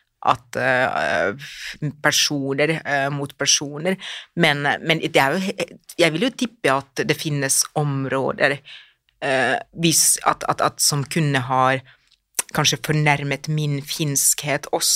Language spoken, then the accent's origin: Norwegian; Finland; accent: Finnish; Norwegian is a second language; moved away as an adult; now in Norway; i og med at jeg har kommet til Norge som voksen, så har jo min finske etnolekt, altså at jeg, alle hører veldig tydelig at jeg kommer fra Finland, jeg kan ikke den her y-lyden